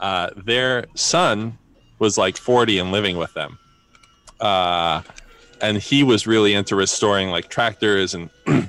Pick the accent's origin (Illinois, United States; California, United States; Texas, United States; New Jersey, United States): New Jersey, United States; I grew up in Jersey